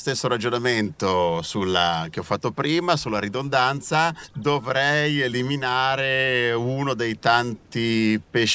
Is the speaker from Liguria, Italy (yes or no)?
yes; Genoa, Liguria, Italy; born there; Al di là che sono nato a Genova con la mia famiglia